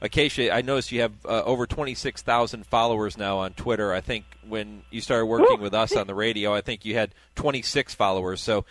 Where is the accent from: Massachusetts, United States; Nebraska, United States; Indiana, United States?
Massachusetts, United States; I can remember even when I was a kid growing up in Western Massachusetts